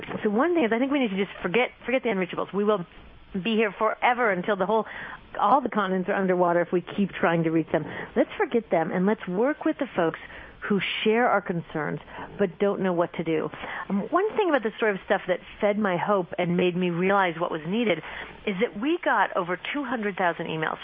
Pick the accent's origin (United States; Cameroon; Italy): United States; And generally, when I said I was from the United States, generally I was greeted with a really positive warmth.